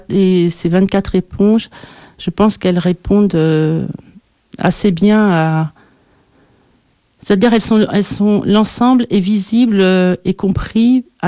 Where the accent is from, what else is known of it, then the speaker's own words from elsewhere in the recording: France; Bon, moi, je suis française, hein, donc à Paris.